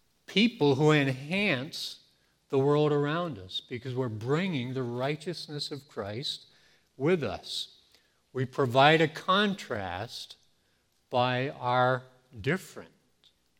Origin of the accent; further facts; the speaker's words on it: Maine, United States; If I'm from Maine